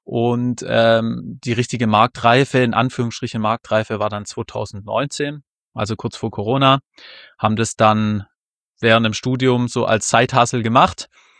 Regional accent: Fellbach, Baden-Württemberg, Germany; Wir kommen aus dem Remstal, also aus Fellbach. Das heißt, wir hatten auf jeden Fall, also der Max aus Beudelsbach, also Remstal insgesamt, der Max aus Beudelsbach, ich aus Fellbach.

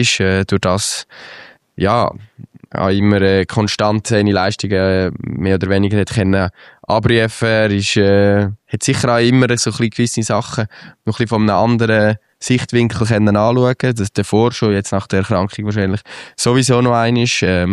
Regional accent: Central Switzerland, Switzerland; an einen kleinen See bei uns in der Innerschweiz

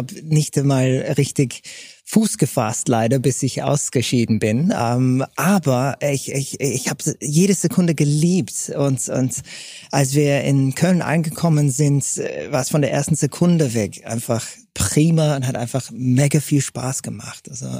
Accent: England, United Kingdom; born there; German is a second language; das war also als gebürtige Engländer ohne deutschsprachige Wurzeln, das mal ins Kasten zu bringen, war schon richtig hart

